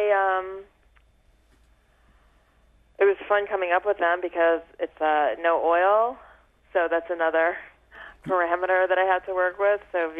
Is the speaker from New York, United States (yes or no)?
yes; Brooklyn, New York, United States; And growing up in Brooklyn, I was able to find a lot of like different cuisines